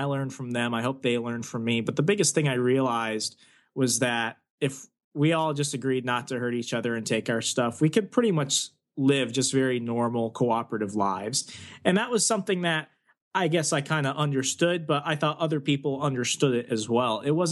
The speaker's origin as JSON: {"language": "English", "region": "Arizona", "country": "United States", "tie": "born or raised there", "said": "I was born and raised in Arizona for the first formative years of my life."}